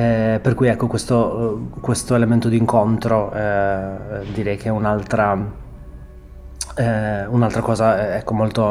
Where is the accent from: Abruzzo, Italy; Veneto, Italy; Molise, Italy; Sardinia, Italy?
Sardinia, Italy; Sassari; io sono di Sassari